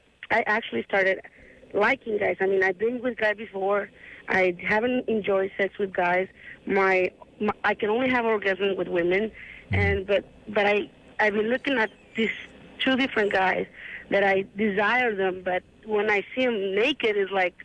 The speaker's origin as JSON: {"language": "English", "country": "Mexico", "tie": "born or raised there", "moved": "yes", "said": "I'm Mexico. It's messed up over there."}